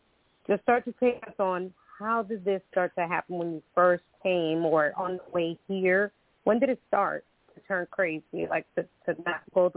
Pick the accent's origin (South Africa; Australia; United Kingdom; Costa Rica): Costa Rica; now in United States; So I'm originally from Costa Rica. So I'm an immigrant as well.